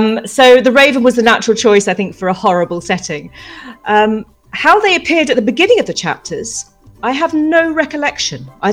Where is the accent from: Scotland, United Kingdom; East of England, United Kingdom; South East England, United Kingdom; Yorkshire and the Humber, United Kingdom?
South East England, United Kingdom; Oxford; also born or lived in Australia; And I was originally born in Australia and then came over here when I was about six and had my formative years growing up in Oxford, which is a rather, rather delightful city.